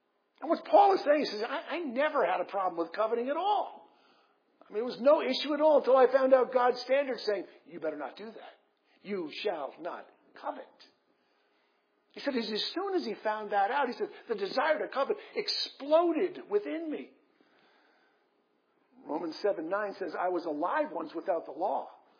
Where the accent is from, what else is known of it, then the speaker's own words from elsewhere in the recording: Ireland; So as an Irish person myself, I mean, that remark doesn't bother me in the slightest.